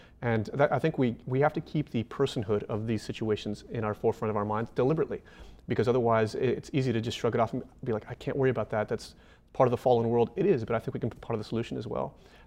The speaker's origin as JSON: {"language": "English", "region": "Texas", "country": "United States", "tie": "born or raised there", "said": "HBU was something I was aware of growing up in Texas."}